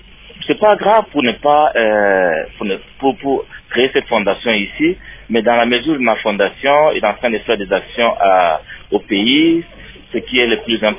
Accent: Eto, DR Congo; born there; la clinique que nous sommes en train de monter dans mon village natal, à Eto

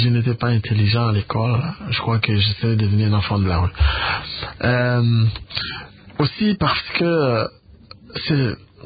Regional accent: Kinshasa, DR Congo; also born or lived in Lubumbashi; Je suis venu à Kinshasa une année après ma naissance. Parce que je suis né à Lubumbashi.

